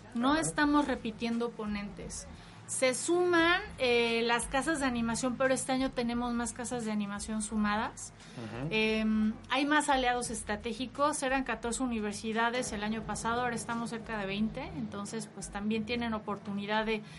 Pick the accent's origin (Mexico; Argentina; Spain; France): Mexico; no nos damos el crédito que tenemos que dar como mexicanos.